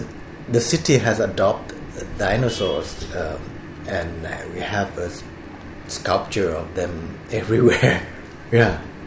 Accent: Thailand; Yeah, and Thailand is a big ally, and I remember going to this American place in this, my hometown, and watched King Kong, black and white movie

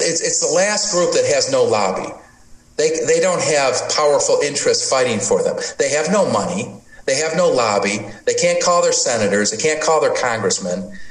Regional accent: Detroit, Michigan, United States; You know, I grew up in Detroit, and I grew up in the late 60s, early 70s in Detroit, and it was really racially divided.

